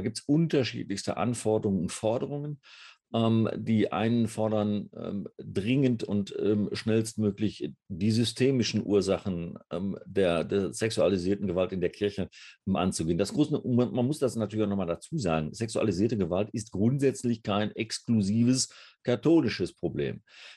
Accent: North Rhine-Westphalia, Germany; Ich komme ja aus dem Ruhrgebiet, insofern würde man jetzt hier sagen, ja, ist ja auch so.

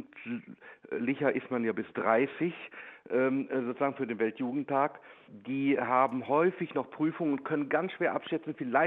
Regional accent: Germany; was wir als Deutsche natürlich auch nach Polen kommen

